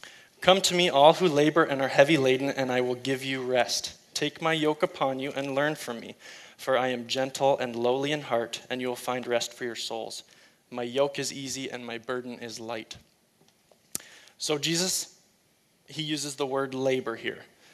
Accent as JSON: {"language": "English", "town": "Heidelberg", "region": "Ontario", "country": "Canada", "tie": "born or raised there", "said": "I grew up in Heidelberg, which is just out by St. Jacob's, spent most of my childhood there."}